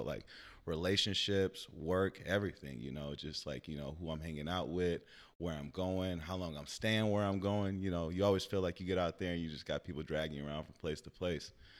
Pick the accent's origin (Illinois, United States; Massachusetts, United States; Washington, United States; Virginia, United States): Illinois, United States; Edwardsville; I grew up in Edwardsville, Illinois. It's right outside of St. Louis, like 15 minutes outside of there on the Illinois side. You know, real rural area.